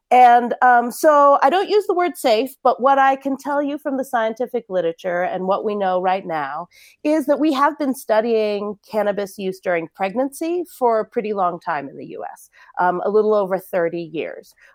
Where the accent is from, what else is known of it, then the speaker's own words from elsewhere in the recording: Colorado, United States; when cannabis became legal here in my home state of Colorado